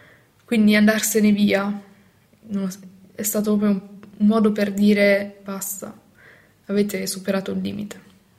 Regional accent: Emilia-Romagna, Italy; Vengo dalla provincia di Bologna

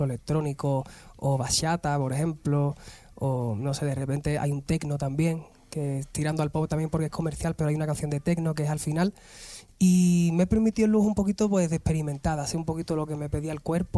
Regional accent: San Fernando, Andalusia, Spain; Nosotros venimos del mismo sitio, somos de San Fernando, Cádiz, los dos.

